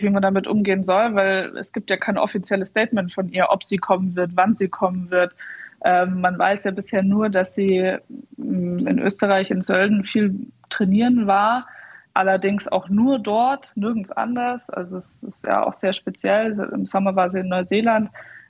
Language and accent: German; Starnberg, Bavaria, Germany; also born or lived in Stuttgart / North Rhine-Westphalia; Er hat dann nach München gewechselt und dann sind wir nach Starnberg eben damals gezogen